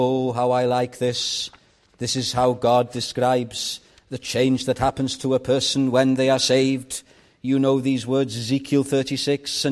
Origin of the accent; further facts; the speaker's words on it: Llandudno, Wales, United Kingdom; let me tell you about a church in my hometown in Llandudno on the high streets.